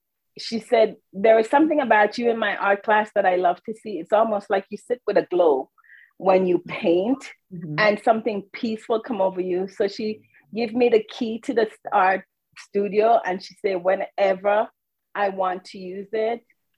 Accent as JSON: {"language": "English", "country": "St. Vincent & Grenadines", "moved": "yes", "said": "besides the fact that I was born in St. Vincent and the Grenadines, everything, my food, my heritage, my parents, just everything."}